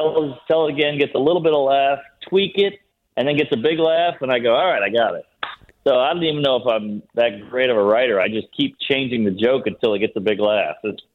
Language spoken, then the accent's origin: English; New Orleans, Louisiana, United States; Well, I grew up outside right outside the French Quarter in a shitty, in a dilapidated mansion.